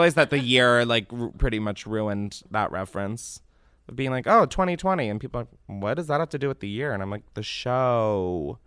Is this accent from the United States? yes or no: yes; Delaware, United States; I honestly think maybe it was from growing up in Delaware and then being like, I can never do that.